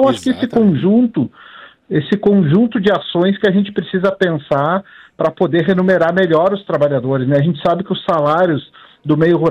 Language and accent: Portuguese; Rio Grande do Sul, Brazil; Eu sou gaúcho